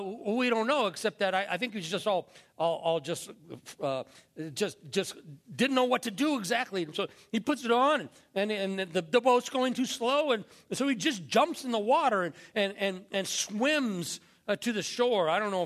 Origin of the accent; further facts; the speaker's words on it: Indiana, United States; I was born in Indiana and spent the first years of my life on a little dairy farm.